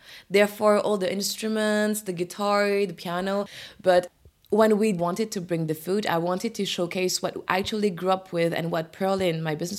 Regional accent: Orléans, Centre-Val de Loire, France; moved away as an adult; also born or lived in Paris; So when I left the city, I grew up in Orléans. When I was 20, I went to Paris to do a diploma for international business

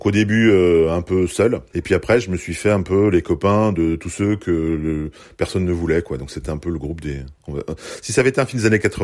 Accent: Chamonix, Auvergne-Rhône-Alpes, France; also born or lived in Belgium; je suis né en Belgique, hein, ma mère déménage parce qu'elle trouve un travail en France, à Chamonix, donc c'est 800 km de distance, quoi.

